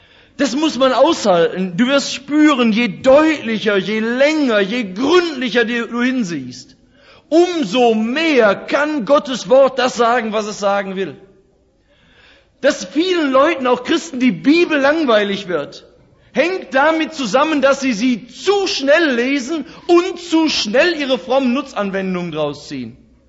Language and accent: German; North Rhine-Westphalia, Germany; ich komme aus dem Ruhrgebiet, nicht?